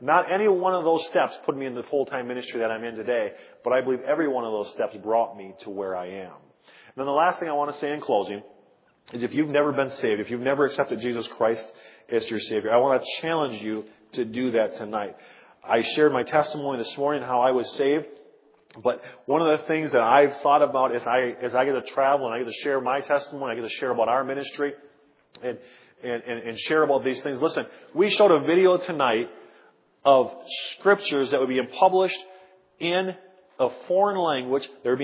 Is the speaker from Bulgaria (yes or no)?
no; Wisconsin, United States; I'm born and raised in Wisconsin. My parents were saved out of Catholicism.